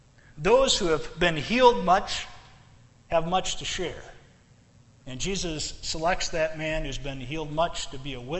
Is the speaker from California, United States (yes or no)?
no; Aberdeen, South Dakota, United States; I once knew a man in my hometown, Aberdeen, South Dakota.